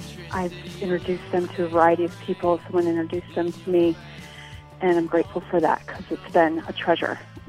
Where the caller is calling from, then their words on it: Philadelphia, Pennsylvania, United States; I'm calling from Philadelphia.